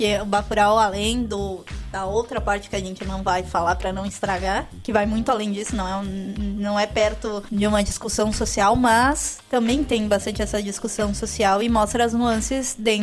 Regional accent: Brazil; Não, eu sou brasileiro

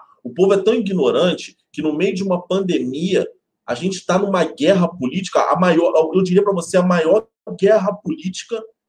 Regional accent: Nilópolis, Rio de Janeiro, Brazil; Eu sou carioca, tá? Eu sou nascido e criado em Nilópolis. Sou carioca

